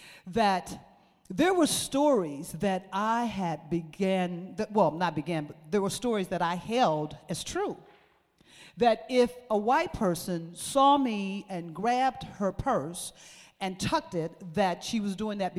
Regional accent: St. Louis, Missouri, United States; I'm from the Midwest, St. Louis, Missouri.

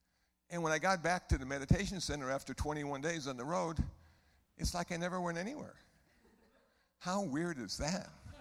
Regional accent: Iowa City, Iowa, United States; born there; because, you know, I was born in Iowa City, Iowa, and rarely do I ever go to Iowa.

